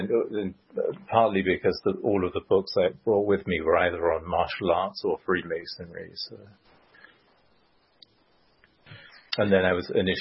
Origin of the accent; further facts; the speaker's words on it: England, United Kingdom; you know, I grew up in England